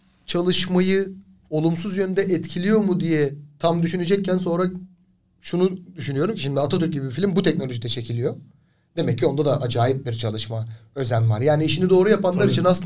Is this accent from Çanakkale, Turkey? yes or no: no; Şarköy, Tekirdağ, Turkey; Ben aslen Şarköylüyüm. Bir sahil kasabası çocuğuyum. Orayı da çok severim hala.